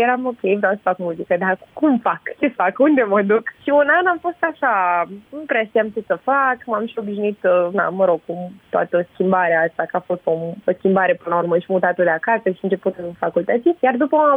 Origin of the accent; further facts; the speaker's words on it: Oradea, Bihor County, Romania; Păi eu sunt din Oradea, când de când mă știu.